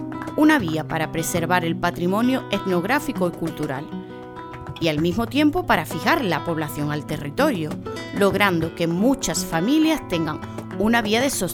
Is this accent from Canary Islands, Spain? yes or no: no; Huelva, Andalusia, Spain; periodista onubense